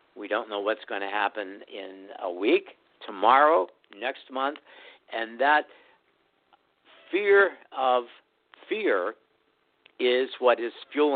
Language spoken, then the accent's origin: English; Greensburg, Pennsylvania, United States; I'm from Greensburg, Pennsylvania, and we haven't seen the sun since last Sunday.